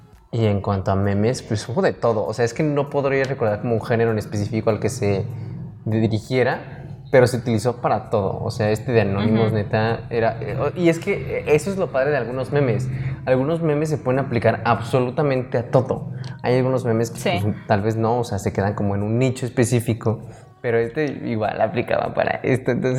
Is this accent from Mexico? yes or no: yes; Mexico; como los mexicanos siempre nos gusta burlarnos de todo